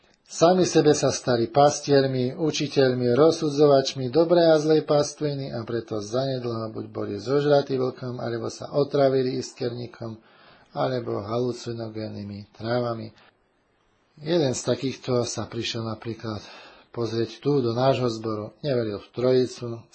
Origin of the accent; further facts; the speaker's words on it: Žilina Region, Slovakia; born there; Ak som sa narodil na Orave, tak ma znovu zrodil na Orave